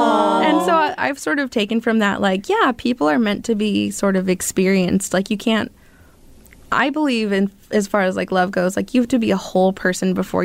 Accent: California, United States; And so when I moved up here, it's different from California. I barely made the cutoff in California

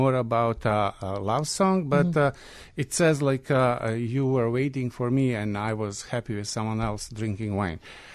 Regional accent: Pančevo, Vojvodina, Serbia; I grew up in Pančevo in Serbia. That's a Vojvodina region, whereas this tambura music very popular.

